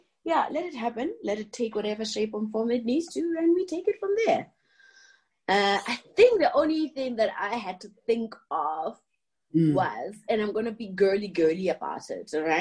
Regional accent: Lesotho; first language Sesotho; English is a second language; my native language, which is Sesotho from Lesotho.

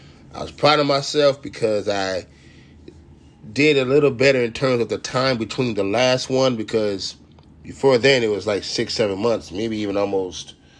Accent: Rochester, New York, United States; which is about a half an hour from my hometown of where I'm from, Rochester, New York.

